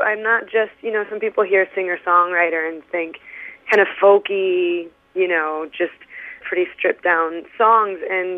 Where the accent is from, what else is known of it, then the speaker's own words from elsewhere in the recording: Detroit, Michigan, United States; I'm from Detroit, so I grew up with gospel music, so I think there's a little bit of gospel, you know, in that song as well.